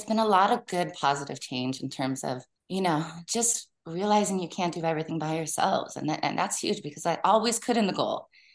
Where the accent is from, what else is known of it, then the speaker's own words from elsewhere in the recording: Seattle, Washington, United States; moved away as an adult; now in North Carolina, United States; because we left Seattle, my home state of Washington, to create a new life in North Carolina.